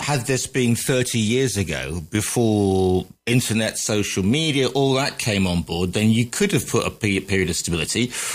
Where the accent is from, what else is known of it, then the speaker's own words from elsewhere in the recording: United Kingdom; because we're British and we like to have certain things.